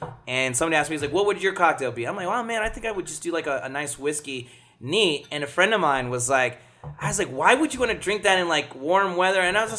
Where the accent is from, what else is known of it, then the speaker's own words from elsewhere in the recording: East Coast, United States; born there; Mostly because I was born on the East Coast anyway, I'm familiar with the Atlantic.